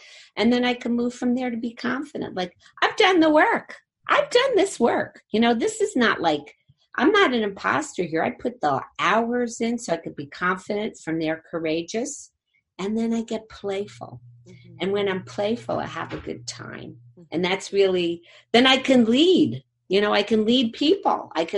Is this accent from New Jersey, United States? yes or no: yes; Jersey City, New Jersey, United States; Well, I'm from Jersey City, so I like wear like a sailor.